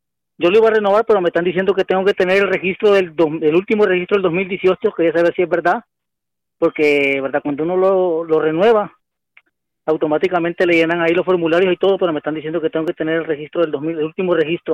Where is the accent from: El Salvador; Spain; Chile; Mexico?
El Salvador; now in United States; De El Salvador.